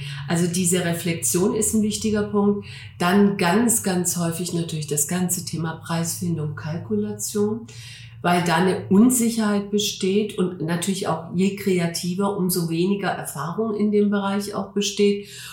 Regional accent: Stuttgart, Baden-Württemberg, Germany; also born or lived in Hamburg; ich komme aus Stuttgart und ich muss auch sagen, es war wunderschön, ein paar Jahre in Hamburg gelebt zu haben.

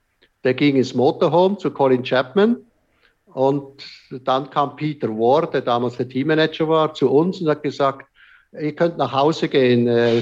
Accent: Switzerland; Das heißt, wir zwei Schweizer haben uns Englisch unterhalten

